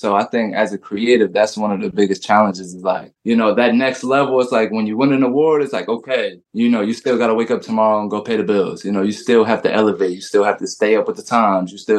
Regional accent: New Jersey, United States; I'm from Jersey.

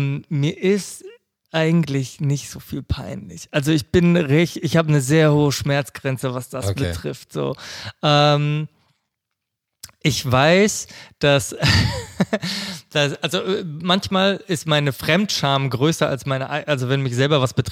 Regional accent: Germany; born there; also born or lived in Greece; ich bin in Deutschland geboren, war dann zwischenzeitlich eine Zeit lang in Griechenland und bin jetzt wieder in Deutschland.

